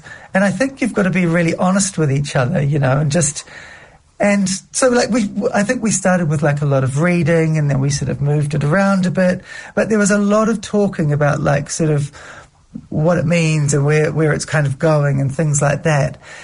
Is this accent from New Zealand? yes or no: yes; Glen Eden, Auckland, New Zealand; I grew up in Glen Eden, which is sort of like, it's the burbs in West Auckland.